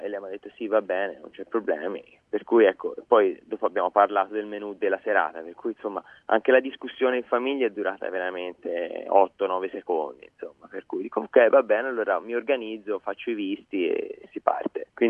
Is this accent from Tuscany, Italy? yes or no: yes; Montecarlo, Tuscany, Italy; now in Melbourne, Australia; io sono un toscano, nato e cresciuto sulle colline di Monte Carlo, in provincia di Lucca, tra Firenze e Pisa